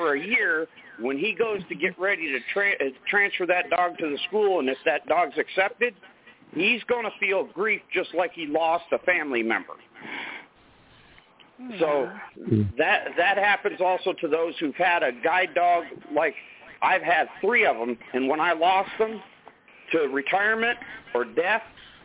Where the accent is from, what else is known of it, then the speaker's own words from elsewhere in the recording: Ashtabula, Ohio, United States; I'm from Ashtabula, Ohio